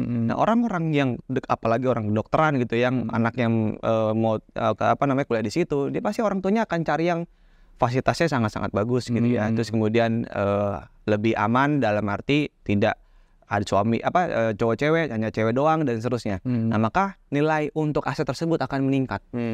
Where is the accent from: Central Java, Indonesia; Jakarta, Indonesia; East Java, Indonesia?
Jakarta, Indonesia; born there; saya posisinya tinggal di sana, dulunya memang tinggal, saya lahir di Jakarta loh Bapak Ibu semuanya gitu ya.